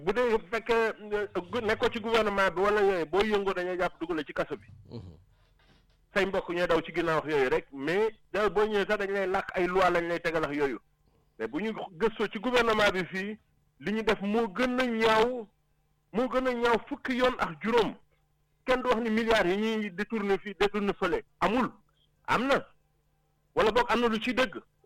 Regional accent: Senegal; Parce qu'on est Sénégalais, moi, je suis Sénégalais.

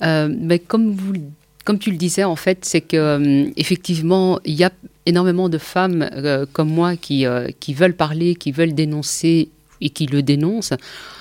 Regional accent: Brussels, Belgium; je suis bruxelloise, hein, je suis troisième génération, je suis issue d'une famille d'origine maghrébine, de marocaine plus précisément, l'aînée de 8 enfants.

